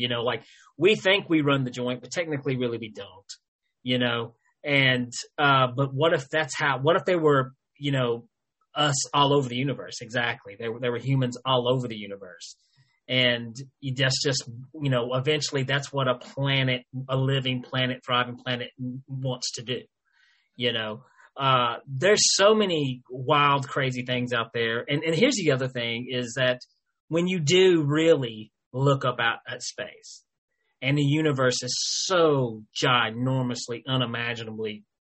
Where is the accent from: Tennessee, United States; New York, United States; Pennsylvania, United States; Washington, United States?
Tennessee, United States; I grew up being taught, like, I'm from Tennessee, so it was, you know, Baptist and this and this.